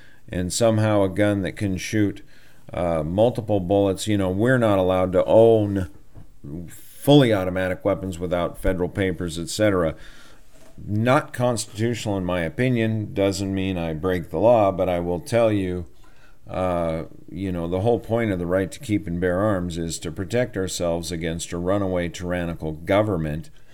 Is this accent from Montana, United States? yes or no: yes; Montana, United States; Growing up in Montana, I got to buck hay bales and haul loads of this and build fence.